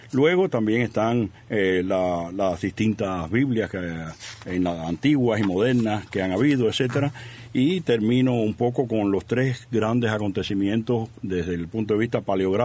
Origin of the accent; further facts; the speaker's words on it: Guanabacoa, Havana, Cuba; En este momento estoy en mi parroquia de mi pueblo. Yo soy de Guanabacoa